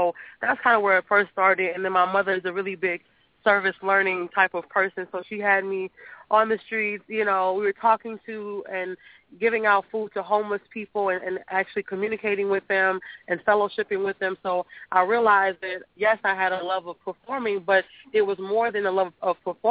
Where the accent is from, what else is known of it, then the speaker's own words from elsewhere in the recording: Minnesota, United States; also born or lived in Brooklyn; I'm from Minnesota.